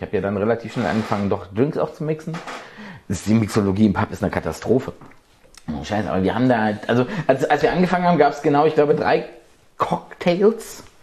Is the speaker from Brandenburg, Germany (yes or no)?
yes; Brandenburg, Germany; Ach hier, 70, 80 Kilometer von hier. Wirklich tiefste märkische Provinz.